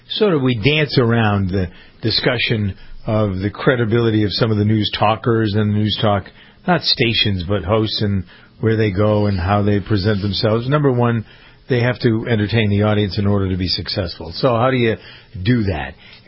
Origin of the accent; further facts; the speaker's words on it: Framingham, Massachusetts, United States; Schiff came from my hometown. He grew up in Framingham.